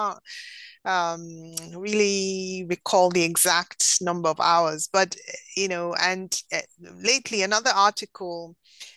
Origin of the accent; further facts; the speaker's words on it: Nigeria; I remember growing up in Nigeria in the 70s, and TV did not come on till 4 p.m.